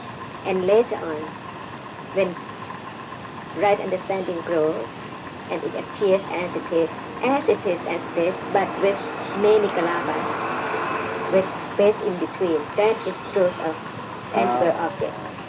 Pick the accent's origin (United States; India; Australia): Australia; I'm from Australia.